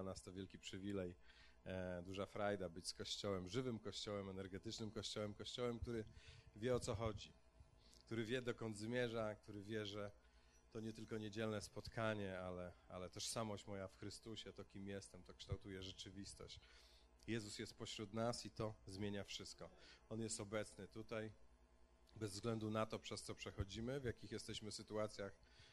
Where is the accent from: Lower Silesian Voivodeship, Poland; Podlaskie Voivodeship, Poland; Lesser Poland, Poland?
Lower Silesian Voivodeship, Poland; Oława; jestem z okolic, stąd pochodzę z Oławy, także niektórzy z was, ktoś wie, gdzie leży Oława, tak?